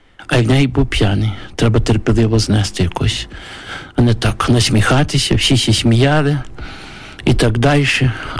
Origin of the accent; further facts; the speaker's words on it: Ternopil Oblast, Ukraine; Я був у Львові. Я з Тернопільщини.